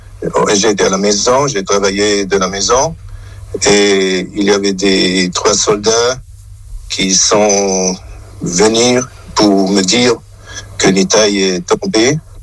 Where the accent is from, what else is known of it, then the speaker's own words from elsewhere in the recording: Basel, Basel-Stadt, Switzerland; Mais moi, actuellement, je suis de la Suisse, de Bâle.